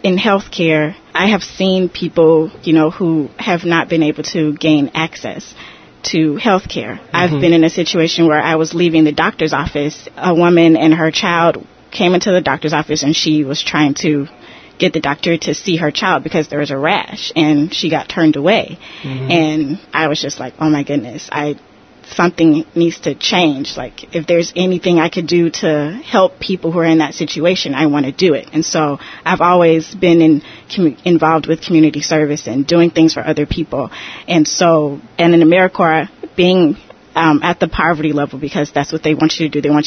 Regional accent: Atlanta, Georgia, United States; I'm from Atlanta, Georgia, and I attended Georgia State University.

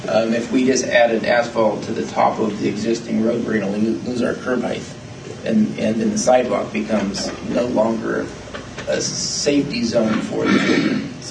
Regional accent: Toledo, Ohio, United States; You know, I grew up in Toledo.

